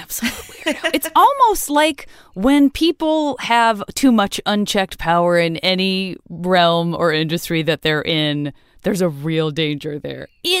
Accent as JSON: {"language": "English", "town": "Tucson", "region": "Arizona", "country": "United States", "said": "I'm from Tucson, so all we do is celebrate Mexican holidays, but that is not one that has ever touched Tucson."}